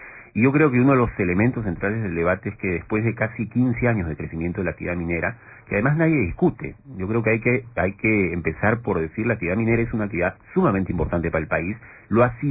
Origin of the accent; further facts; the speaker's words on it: Peru; nosotros existimos, estamos acá, somos peruanos como ustedes